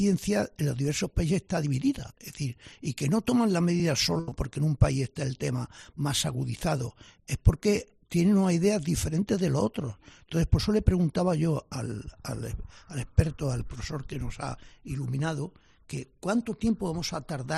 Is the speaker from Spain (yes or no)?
yes; Spain; yo como español